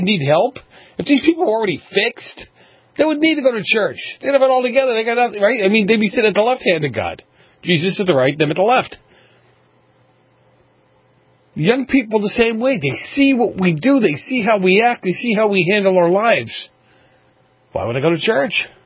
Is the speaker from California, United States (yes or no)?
no; Boston, Massachusetts, United States; Look, I grew up in Boston.